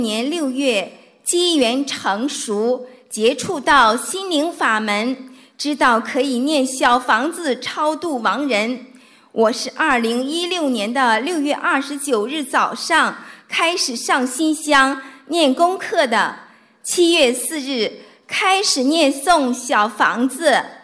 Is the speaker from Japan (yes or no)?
yes; Tokyo, Japan; 我来自日本东京